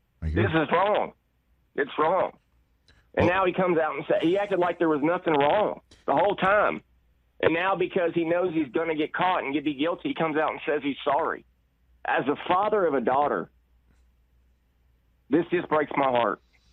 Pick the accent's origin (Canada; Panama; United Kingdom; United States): United States; Ohio; I've been a Browns fan my whole life. I grew up in Northern Ohio. Anybody from Northern Ohio knows that.